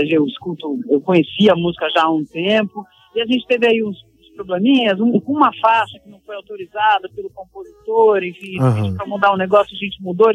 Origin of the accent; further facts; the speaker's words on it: Brazil; Eu sou mulher, né? Sou mãe, vivo nessa correria também, sou brasileira.